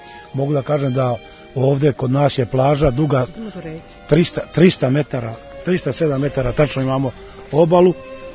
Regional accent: Loznica, Mačva District, Serbia; Gledaj, ja sam iz Loznice

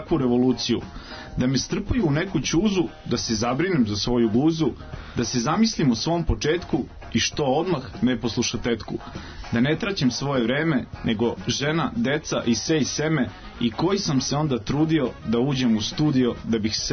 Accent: Kotor, Kotor Municipality, Montenegro; ja sam odrastao u Kotoru, mislim, tako da... znamo se iz tog terena, mislim, znamo okruženje.

